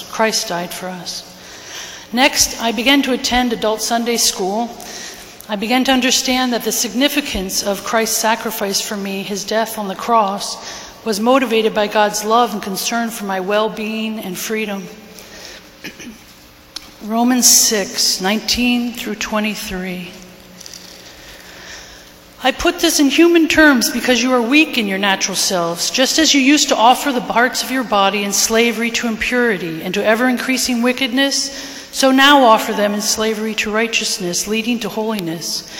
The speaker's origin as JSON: {"language": "English", "town": "Washington", "region": "District of Columbia", "country": "United States", "tie": "born there", "said": "I was born in Washington, D.C. almost 50 years ago."}